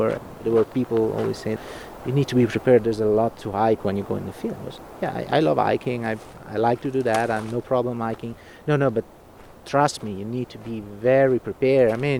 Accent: central Italy, Italy; English is a second language; moved away as an adult; now in United States; I am Italian, 100%, born and raised. I'm from Central Italy. I came to work in the United States because

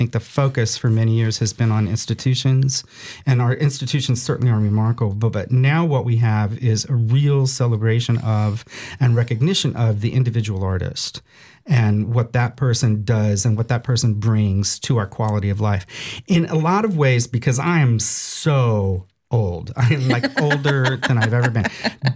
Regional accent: Jacksonville, Florida, United States; I think there really is a kind of a stigma, oh, you know, I'm from Jacksonville

